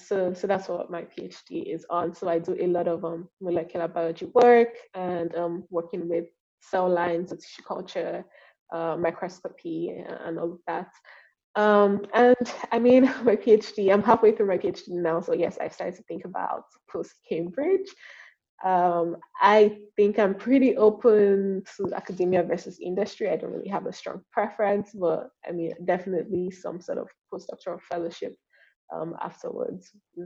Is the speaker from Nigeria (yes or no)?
yes; Nigeria; I am in the Department of Pharmacology, and I am Nigerian